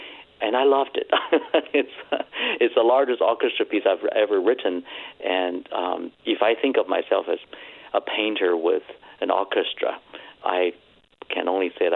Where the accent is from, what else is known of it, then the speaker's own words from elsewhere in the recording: Beijing, China; a lot of that cultural heritage was no longer vibrant, no longer alive when I was growing up in Beijing in the 1970s or early 80s.